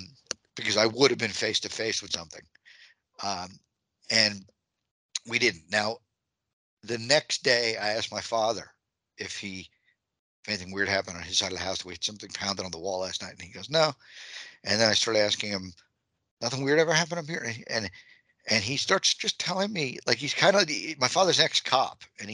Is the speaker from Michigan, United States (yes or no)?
no; New York, United States; I'm from Long Island. So for me, home is Long Island.